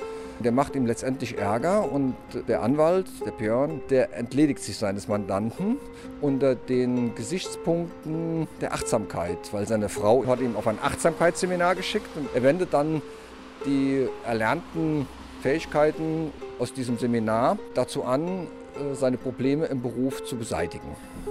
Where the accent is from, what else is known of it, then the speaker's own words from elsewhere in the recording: Koblenz, Rhineland-Palatinate, Germany; now in Cologne, Germany; gebürtiger Koblenzer, aber wohne derzeit in Köln. Aber heute zufällig jetzt in Koblenz.